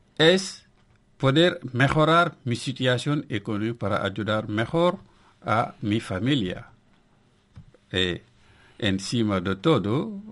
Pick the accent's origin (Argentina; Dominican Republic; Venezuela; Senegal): Senegal; Spanish is a second language; now in Spain; Ahora la actualidad la conozco mejor aquí que en mi país. Y ves, somos inmigrantes. Casi 12 meses sobre 12 estamos aquí en Galicia.